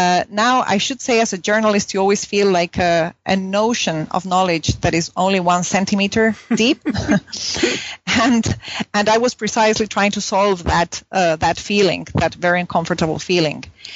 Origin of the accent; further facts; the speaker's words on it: Punta Arenas, Magallanes, Chile; English is a second language; And I grew up in Punta Arenas. I was lucky enough that my mom was an English teacher at the British school there, so I learned English as a child